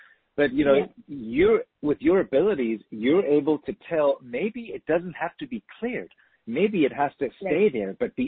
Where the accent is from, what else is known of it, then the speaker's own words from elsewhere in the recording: South Africa; I'm from South Africa, so I know the pronunciation